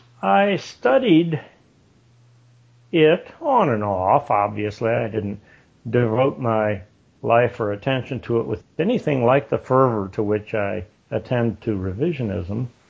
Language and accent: English; Florida, United States; By the way, I come from South Florida, and in that I do so, I mean, it was a bit like, almost like coming from New York, in that Jews were very numerous around me.